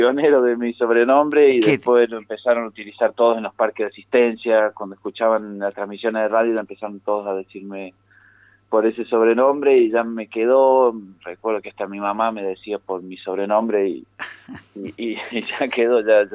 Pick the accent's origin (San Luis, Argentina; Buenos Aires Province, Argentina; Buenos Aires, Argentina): San Luis, Argentina; siempre con mi corazón acá en San Luis, en mi tierra, y con mi gente y mis amigos, y mis costumbres y todas esas cosas.